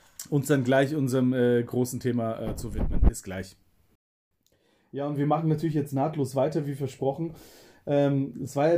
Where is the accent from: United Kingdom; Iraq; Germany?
Germany; Bavaria; born there; ich als gebürtiger Mittelfranke, der sozusagen Herzogenaurach um die Ecke, quasi diese kleine Dörflein, schon auch als Zuhause begreift